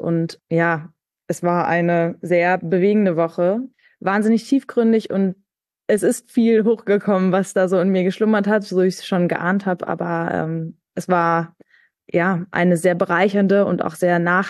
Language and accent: German; Münster, North Rhine-Westphalia, Germany; ich komme auch aus Münster gebürtig